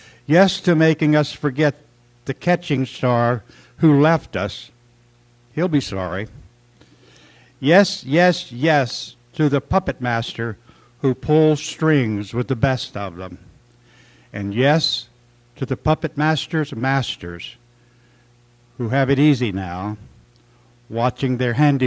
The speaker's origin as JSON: {"language": "English", "region": "Arkansas", "country": "United States", "tie": "born or raised there", "said": "growing up in Arkansas in the 50s, lying awake, listening to the putt-putt-putt of the water pumps in the canal outside"}